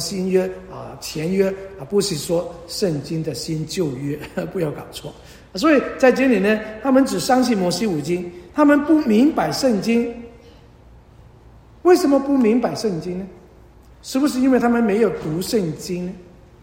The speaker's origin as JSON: {"language": "Chinese", "country": "China", "said": "这个比我们中国人的封建思想差不多"}